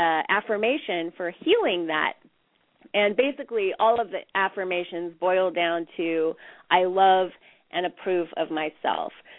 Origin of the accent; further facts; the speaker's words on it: Bakersfield, California, United States; I got married in Bakersfield, my hometown, at 18, and then moved to Hollywood at 19